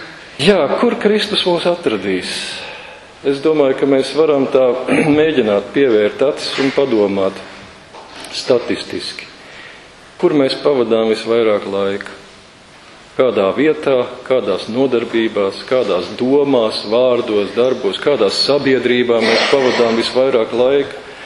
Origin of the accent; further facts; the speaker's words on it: Liepāja, Kurzeme, Latvia; manā dzimtajā pilsētā Liepājā tas arī ir noticis